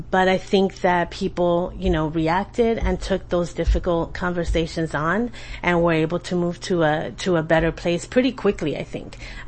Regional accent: San Antonio, Texas, United States; I'm a candidate for City Council for District 3. I'm born and raised in San Antonio, born and raised in the southeast side, which is mostly District 3

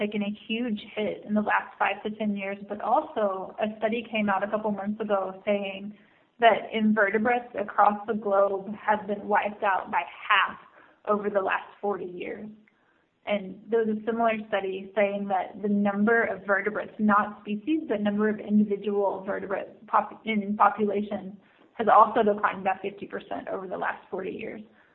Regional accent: Kentucky, United States; You know, I grew up in Kentucky in the southeast, and there were lightning bugs everywhere.

